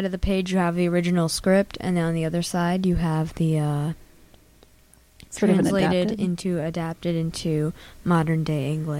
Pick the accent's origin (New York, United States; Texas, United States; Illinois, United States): New York, United States; Hudson; I'm a student at Hudson High School, and I'm also from Hudson.